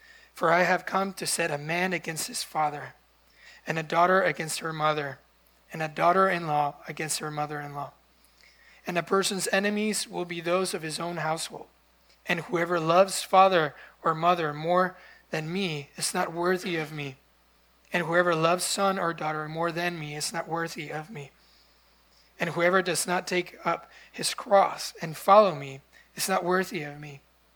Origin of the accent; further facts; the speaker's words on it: Guatemala; I am from Guatemala